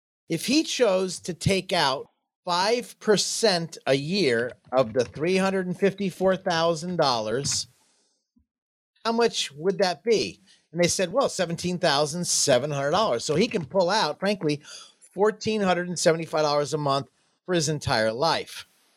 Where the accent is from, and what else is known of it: Jacksonville, Florida, United States